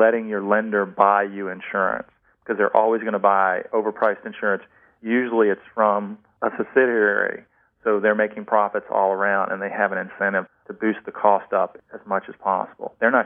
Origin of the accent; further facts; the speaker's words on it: Virginia, United States; In my hometown here in Virginia, there used to be a storefront called Banker's Optical.